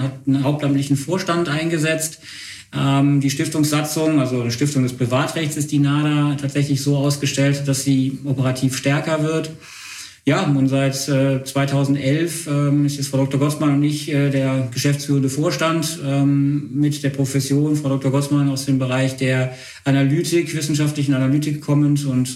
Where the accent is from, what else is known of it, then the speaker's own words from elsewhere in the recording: Wuppertal, North Rhine-Westphalia, Germany; Ich komme nicht aus Bonn, sondern ich komme aus Wuppertal.